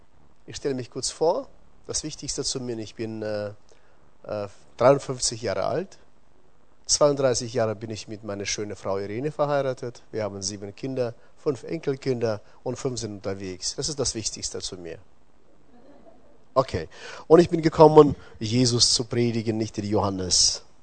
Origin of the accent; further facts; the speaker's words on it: South Kazakhstan, Kazakhstan; German is a second language; now in Germany; Wenn ihr heute einen Akzent oder Dialekt merken solltet, wundert euch nicht, ich komme aus tiefen, tiefen Osten. So ungefähr 5.000, 6.000 Kilometer entfernt von aus Deutschland. Ich komme aus Südkasachstan.